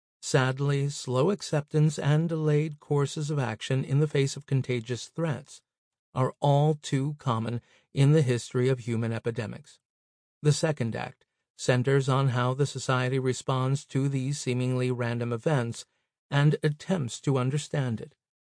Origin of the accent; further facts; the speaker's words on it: Michigan, United States; Governor Gretchen Whitmer, Democrat of Michigan, declared a state of emergency in my home state in response to the pandemic.